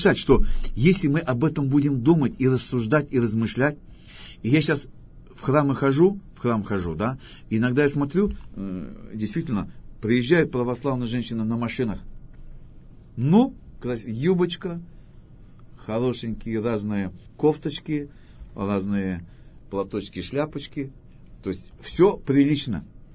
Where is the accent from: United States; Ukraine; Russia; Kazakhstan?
Kazakhstan; А так как я казах, у меня есть много друзей мусульман.